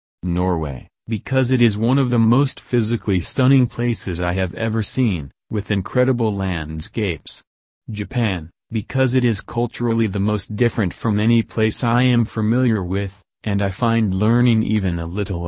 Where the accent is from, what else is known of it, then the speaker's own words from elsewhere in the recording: Greece; now in Los Angeles, United States; Though I now live in LA, I am continuously fascinated by every new niche of my home country, Greece, that I get to explore.